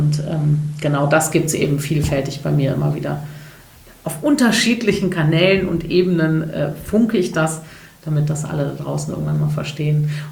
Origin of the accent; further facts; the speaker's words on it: Cologne, North Rhine-Westphalia, Germany; Ich bin ja Kölnerin